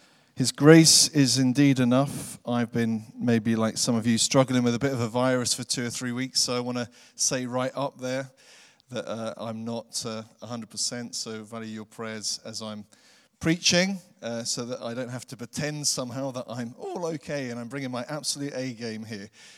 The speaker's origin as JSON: {"language": "English", "region": "England", "country": "United Kingdom", "tie": "born there", "lives_now": "Scotland", "said": "I haven't been able to get rid of this accent. You know, the Lord, I was born in England and born again in Scotland."}